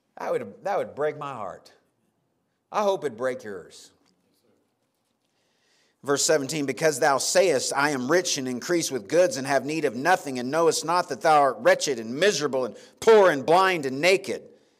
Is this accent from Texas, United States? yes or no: yes; Texas, United States; I mean, we're from the Panhandle of Texas. We have like cottontail rabbits.